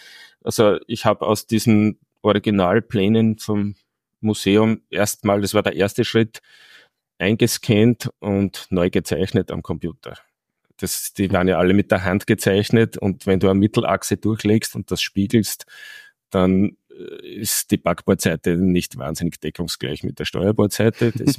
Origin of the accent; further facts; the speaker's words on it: Austria; bei uns in Österreich.